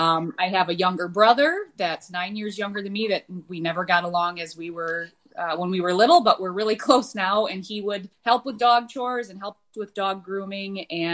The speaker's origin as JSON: {"language": "English", "region": "Wisconsin", "country": "United States", "tie": "born or raised there", "said": "I grew up in Chopier, Wisconsin, which is a really tiny little farming community outside of Beloit, Wisconsin, so right on the border of Illinois. And I grew up on a family farm"}